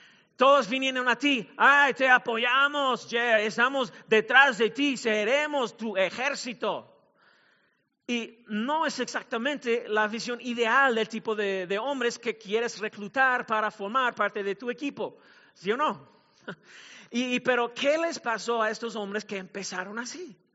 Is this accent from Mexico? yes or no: yes; Mexico; Y si no te has dado cuenta, soy mexicano, pues, pero tengo una piel realmente blanca.